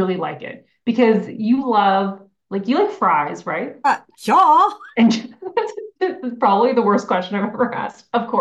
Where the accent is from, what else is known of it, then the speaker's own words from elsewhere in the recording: Ontario, Canada; So I am actually from Ontario, which is for those who know Canadian geography, it's like central-ish, central east in Canada. No ocean. It's not super scenic aside from lakes. We have nice lakes, but just a lot of rock.